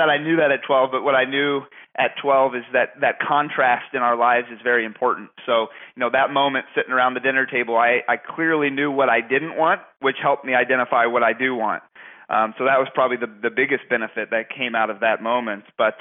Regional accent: Lincoln, Nebraska, United States; So I'm, for the most part, born and raised in Lincoln, Nebraska, and it's a wonderful city. I've lived here my entire life, and I don't really envision ever leaving.

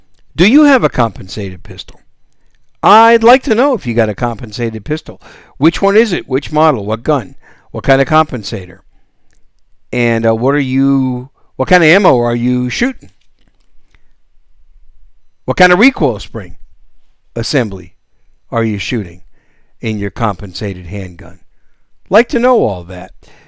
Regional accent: Wisconsin, United States; And, you know, my home state of Wisconsin has become more free.

